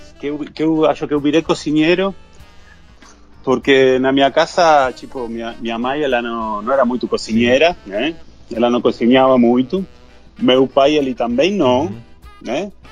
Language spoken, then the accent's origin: Portuguese; Argentina; Portuguese is a second language; eu sou argentino, e eu sou cozinheiro, faz 41 anos. Ah, eu tenho 41 anos, né?